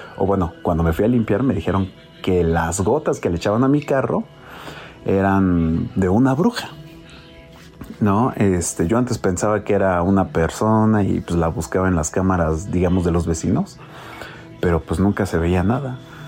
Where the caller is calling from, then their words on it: Cuautitlán Izcalli, State of Mexico, Mexico; de Izcalli, aquí pasan a saludar